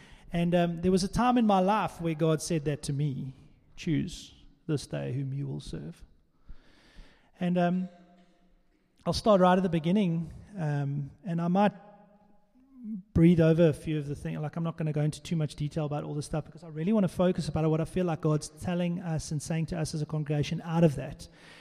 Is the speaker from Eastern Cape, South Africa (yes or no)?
yes; Port Elizabeth, Eastern Cape, South Africa; So I grew up in Port Elizabeth, and my mom and dad were amazing.